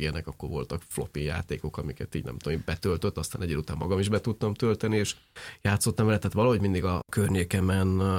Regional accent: Székesfehérvár, Fejér, Hungary; Fehérvári volt a cég, én is ott nőttem fel, középiskola végig ott voltam

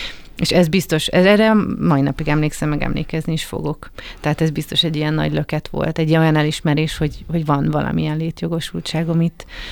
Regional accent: Budapest, Hungary; Én budapesti vagyok, és egy vidéki, igazából kisvárosba, amit összehasonlíthatatlan Budapest, tehát teljes összezártságban iszonyú intenzív 4-5 év volt.

